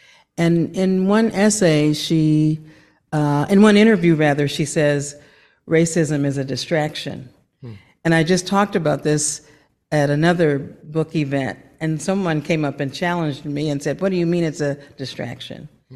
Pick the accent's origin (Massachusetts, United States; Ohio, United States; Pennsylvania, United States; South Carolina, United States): Ohio, United States; Akron; saw references to Akron, Ohio, which is my hometown.